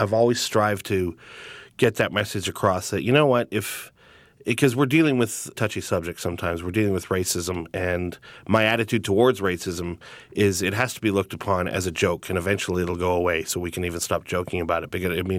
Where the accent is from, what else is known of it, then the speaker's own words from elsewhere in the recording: United States; I just wanted to make sure that you knew that I am Native American and proud of it.